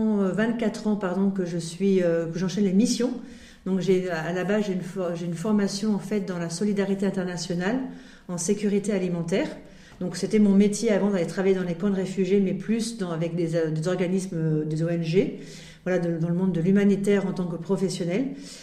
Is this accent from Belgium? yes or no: no; Centre-Val de Loire, France; Et je suis originaire du Loir-et-Cher à la base.